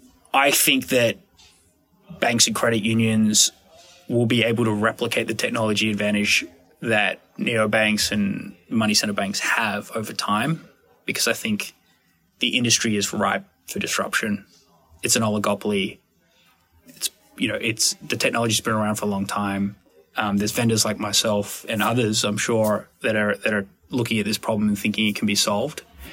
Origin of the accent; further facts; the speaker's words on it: Australia; I'm originally from Australia, and in Australia, we have four big banks